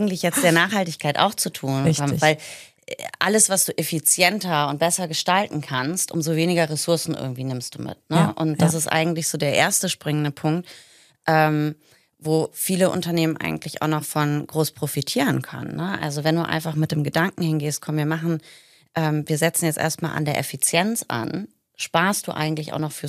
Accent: Hilden, North Rhine-Westphalia, Germany; now in Milan, Italy; Ich komme eigentlich aus Hilden, habe jetzt aber lange Zeit in Mailand gelebt oder lebe seit circa 7 Jahren in Mailand.

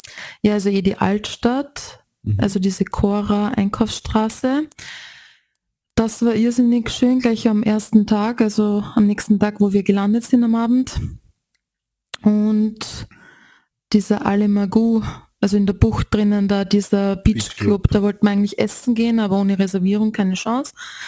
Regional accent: Austria; nur nicht bei uns in Österreich.

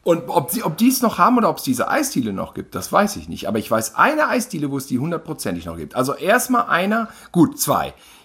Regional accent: Cologne, North Rhine-Westphalia, Germany; ich komme aus Köln, bin manchmal hier bei meinen Eltern

